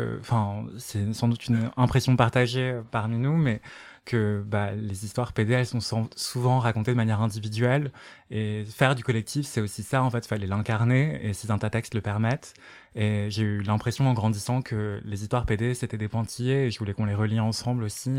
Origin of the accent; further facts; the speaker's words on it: Martinique; parce que je viens de la Martinique